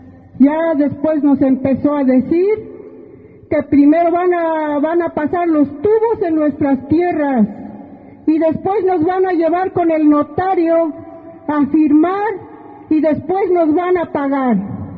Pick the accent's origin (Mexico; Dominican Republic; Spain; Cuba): Mexico; San Andrés Calpa, Puebla; Vengo del estado de Puebla, del municipio de San Andrés Calpa.